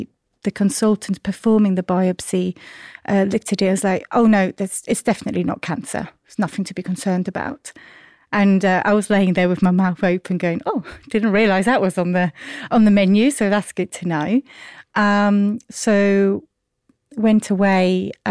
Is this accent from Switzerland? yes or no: yes; Switzerland; moved away as an adult; now in United Kingdom; I'm actually originally from Switzerland. So I was born in Switzerland, grew up there, and then moved to the UK in 2007. So well over 15 years now.